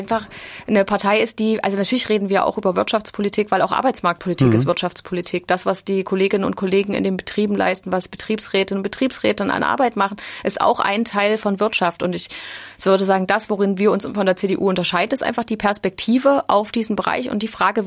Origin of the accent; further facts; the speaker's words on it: Jena, Thuringia, Germany; ich bin in Jena aufgewachsen, als die großen Nazi-Demos Anfang der 2000er Jahre waren.